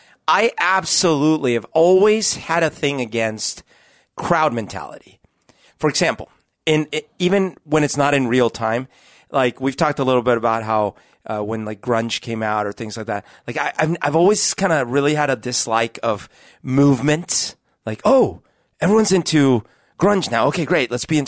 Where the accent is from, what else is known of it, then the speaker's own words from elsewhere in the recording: Bogota, Bogotá, Colombia; growing up in Colombia when I was a kid, Christmas trees were not a thing. We happened to have one because we had spent some time up here.